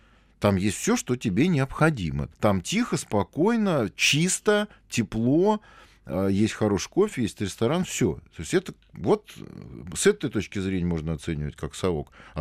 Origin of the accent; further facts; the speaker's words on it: Moscow, Russia; я москвич там, в 4-м, 5-м, 10-м.